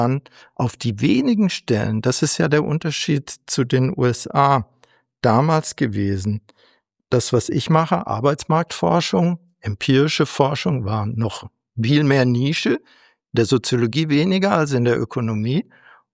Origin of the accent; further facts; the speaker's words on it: Germany; Dorthin zu kommen als Amerikaner aus dem gleichen sozialen Hintergrund wie ich in Deutschland, ist mit Sicherheit nicht so einfach, wie ich es hatte, weil ich zufälligerweise eine ziemlich gute Uni und eine ziemlich gute Schule direkt am Wohnort hatte.